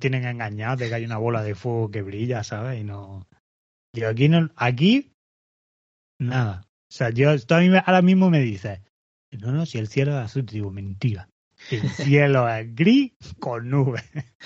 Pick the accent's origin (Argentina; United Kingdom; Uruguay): United Kingdom; England; Spanish is a second language; que a mí sabéis que me gusta mucho hablar del tiempo como buen inglés.